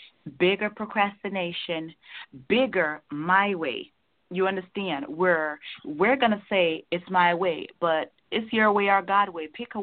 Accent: Jamaica; I'm from Jamaica, but I'm from the country in Jamaica. I'm not a city

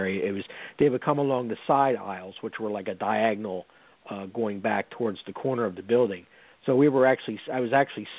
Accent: Baltimore, Maryland, United States; When I was growing up in the Baltimore area in the late 60s and through the 70s, we would watch television

